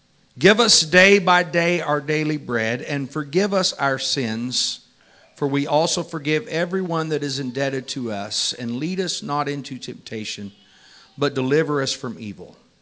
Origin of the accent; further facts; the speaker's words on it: California, United States; It's an old preacher that I grew up with out in California